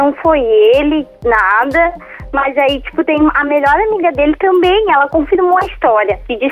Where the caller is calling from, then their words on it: Viamão, Rio Grande do Sul, Brazil; Eu falo de Viamão, é uma cidade próxima a Porto Alegre.